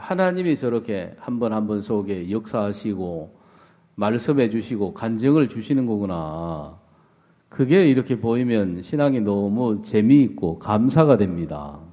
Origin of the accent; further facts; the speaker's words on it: Chungcheong, South Korea; 저희 집에는 농사를 지었어요. 충청도가 고향인데.